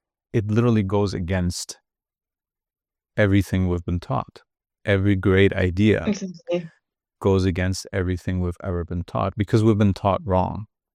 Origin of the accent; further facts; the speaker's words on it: Turkey; because I grew up in Turkey, and there it's very similar to how it is in Japan